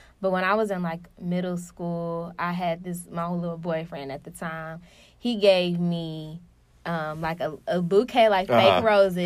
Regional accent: Detroit, Michigan, United States; I'm from Detroit, y'all.

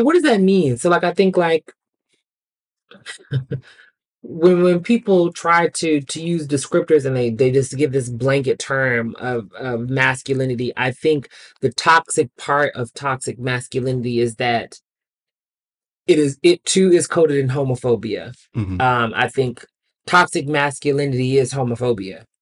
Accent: the South, United States; I'm from the South.

